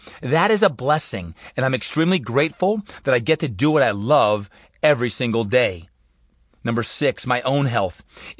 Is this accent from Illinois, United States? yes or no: no; Brick, New Jersey, United States; I grew up in Brick, New Jersey, on the shore.